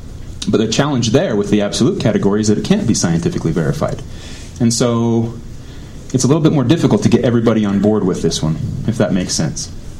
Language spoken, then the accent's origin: English; Utah, United States; I was raised here in Utah, and it was really interesting for me to be raised in an LDS community that had a lot of strong moral roots